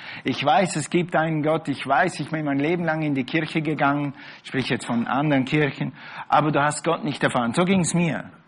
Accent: Switzerland; Bei mir war das so, wir waren ziemlich katholisch. Bei uns in der Schweiz sagt man fast stockkatholisch.

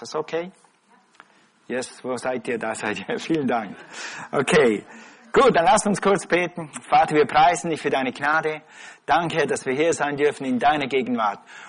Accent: Switzerland; ich bin ein Schweizer und die Schweizer werden auf den Skiern geboren.

